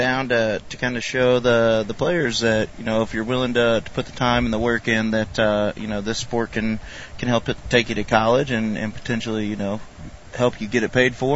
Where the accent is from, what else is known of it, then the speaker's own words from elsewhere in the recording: Jacksonville, Illinois, United States; Born and raised in Jacksonville. I played for JHS and then went and played 4 years for Monmouth College